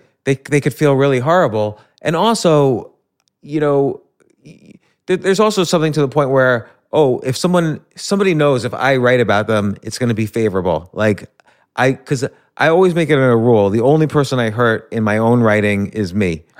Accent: New York, United States; born there; I was born in New York.

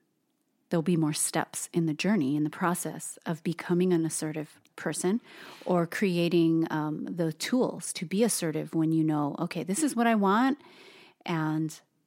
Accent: Hawaii, United States; So Toast and I were both born and raised in Hawaii. So we both have that common upbringing. We're both of Asian descent.

